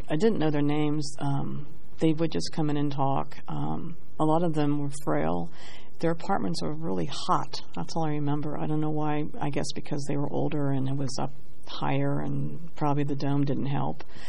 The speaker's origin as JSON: {"language": "English", "town": "Dayton", "region": "Ohio", "country": "United States", "tie": "born or raised there", "said": "Well, I grew up in Dayton View, as I said, and originally, after the 1913 flood, a lot of the Jewish folks settled in that area."}